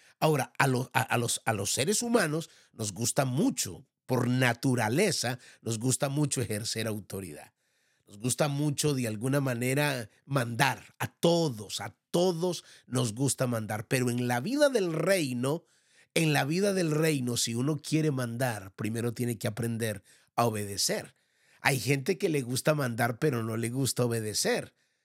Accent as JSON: {"language": "Spanish", "country": "Colombia", "said": "En nuestro país, o en mi país, Colombia, voy a hablar por mi país"}